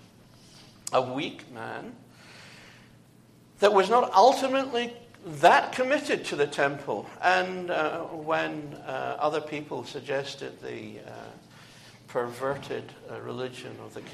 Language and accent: English; United Kingdom; moved away; knowing that I come from originally from the United Kingdom, were kind enough to express sympathy.